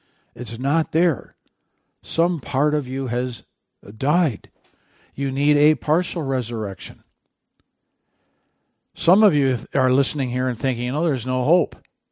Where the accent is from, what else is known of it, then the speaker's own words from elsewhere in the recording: Michigan, United States; growing up in Michigan, if I headed north, I'd reach the North Pole if I took the right direction north.